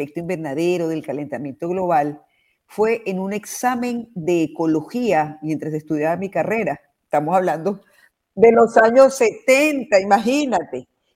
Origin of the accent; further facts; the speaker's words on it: Venezuela; now in Peru; yo soy venezolana y también peruana, porque tengo ya 30 años en Perú